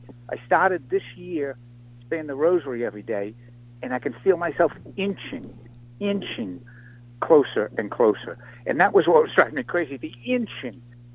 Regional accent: Fruitland Park, Florida, United States; Making fun of my hometown, Fruitland Park.

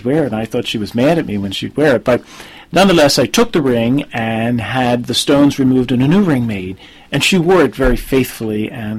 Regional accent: Philadelphia, Pennsylvania, United States; born there; It was a Mother's Day morning, 8:55 in the morning, that I was born at St. Agnes Hospital on Broad Street.

